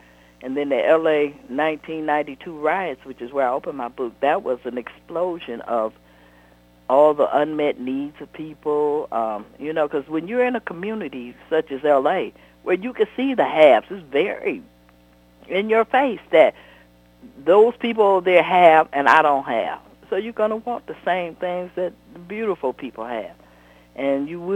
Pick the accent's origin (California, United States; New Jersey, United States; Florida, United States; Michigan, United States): Michigan, United States; Detroit; Well, see, I grew up in Detroit